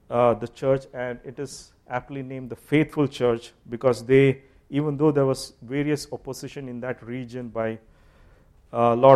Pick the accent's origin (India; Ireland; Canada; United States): India; Kerala; since I'm from India and Kerala